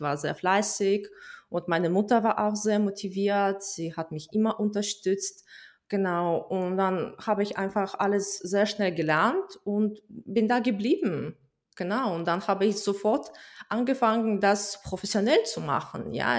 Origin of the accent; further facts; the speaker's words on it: Kazakhstan; German is a second language; moved away as an adult; ich komme aus Kasachstan, ich bin Pianistin.